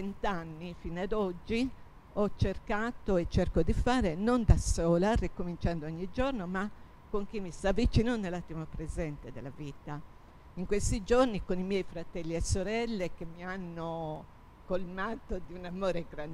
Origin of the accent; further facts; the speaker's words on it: Sardinia, Italy; ad Oristano, quindi proprio nella mia terra, diciamo terra sarda, dove sono nata e cresciuta. Basta dire che ad Oristano ho frequentato la scuola media numero 3, Leonardo Alagon, viaggiando da Narbolia fin dall'età di 10 anni in Pullman